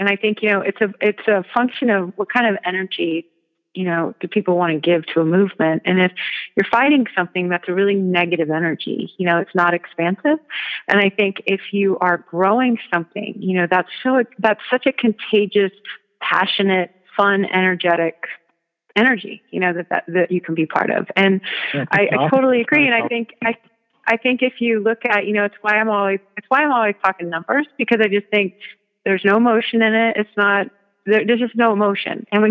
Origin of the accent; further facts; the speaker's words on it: Texas, United States; I grew up in Texas. Like, I know how they're making the meat down there.